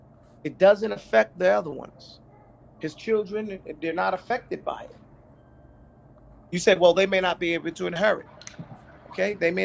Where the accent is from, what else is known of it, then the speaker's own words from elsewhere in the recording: New York, United States; We know of cases, you know, you and I grew up in New York.